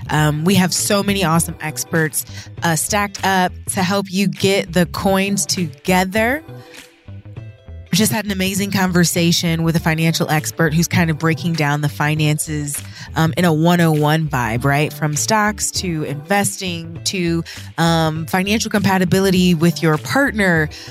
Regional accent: Toledo, Ohio, United States; born there; No, I was born in Toledo, Ohio. Shout out to the 419 for life.

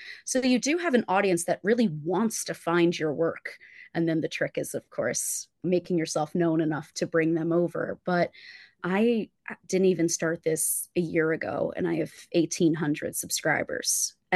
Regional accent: New Jersey, United States; And in the … New Jersey world in which I was raised

